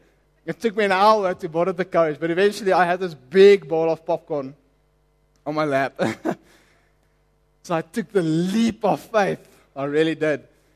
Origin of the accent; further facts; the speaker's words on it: Johannesburg, Gauteng, South Africa; Very young, I know, but hey, we grew up in Joburg.